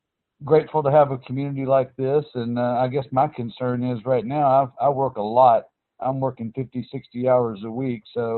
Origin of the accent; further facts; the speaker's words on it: Memphis, Tennessee, United States; Well, I'm from Memphis, Tennessee, the surrounding area.